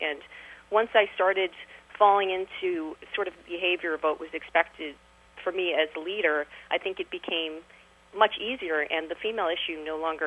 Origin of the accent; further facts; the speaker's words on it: Miami Beach, Florida, United States; also born or lived in New York; I grew up in Miami Beach in New York.